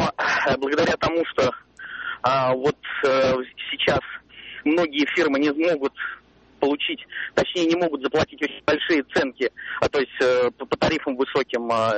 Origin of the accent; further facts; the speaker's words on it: Moscow, Russia; я юрист из Москвы.